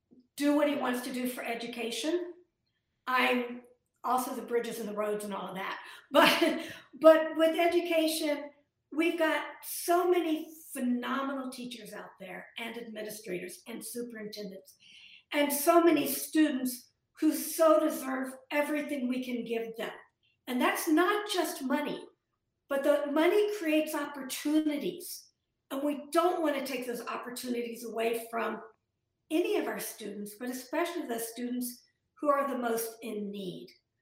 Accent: Iowa, United States; I wish I was. I'm from Iowa. Actually, my PhD is from the University of Iowa, and I went to school there.

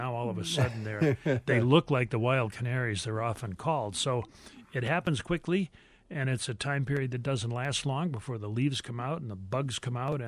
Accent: New England, United States; moved away as an adult; now in Wisconsin, United States; When I came out to Wisconsin from New England for graduate school in the 1970s

